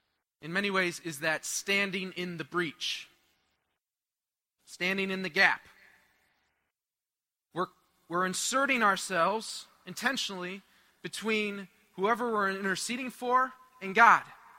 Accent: Michigan, United States; I don't know why I said y'all. I'm from Michigan.

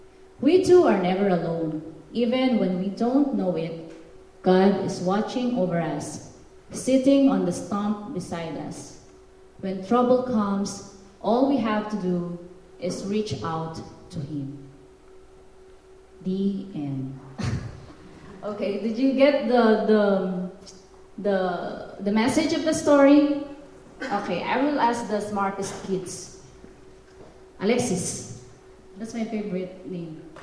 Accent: Philippines; English is a second language; now in United States; I came from the Philippines. I'm not an American. but I love USA

